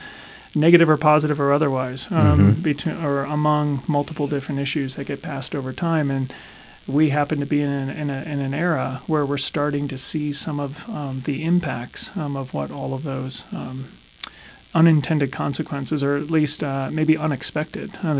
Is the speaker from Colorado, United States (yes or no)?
yes; Denver, Colorado, United States; For me as a kid growing up in Denver, the world ended in Aurora, and then I didn't even know that there was a place called Parker, Colorado